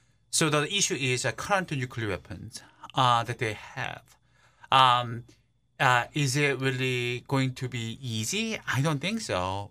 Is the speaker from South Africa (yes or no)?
no; South Korea; English is a second language; Well, for the record, by the way, I'm from South Korea, not from North Korea.